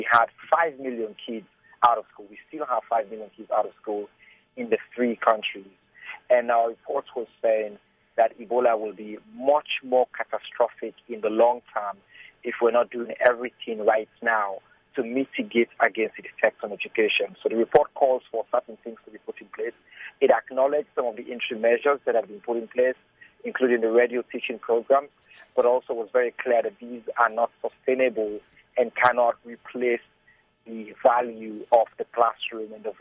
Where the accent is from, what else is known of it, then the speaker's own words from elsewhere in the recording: Sierra Leone; I grew up in Sierra Leone.